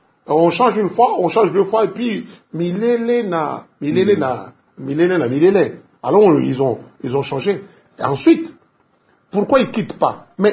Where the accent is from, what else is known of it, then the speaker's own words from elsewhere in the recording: DR Congo; je suis Congolais.